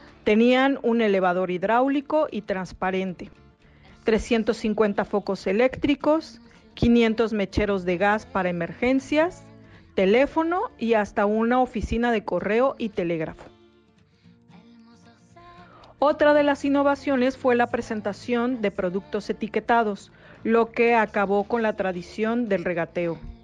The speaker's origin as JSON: {"language": "Spanish", "country": "Mexico", "said": "más elegantes de la Ciudad de México. Y se trata del edificio de la primera tienda departamental en mi país, inspirada en Le Bon Marché de París."}